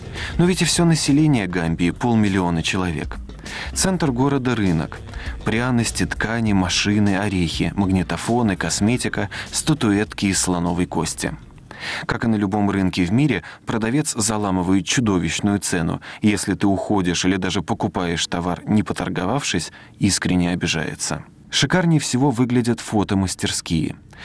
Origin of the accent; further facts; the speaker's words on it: Russia; Сообщение, что я из России, вызывает удивление.